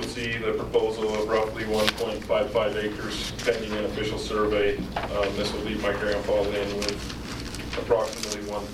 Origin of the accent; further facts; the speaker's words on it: Daniels, Utah, United States; now in Midway, United States; I was born and raised here in Daniels at the corner of 3000 South and Daniels Road. I've enjoyed growing up in this valley. I now have 3 kids and currently rent a house in Midway.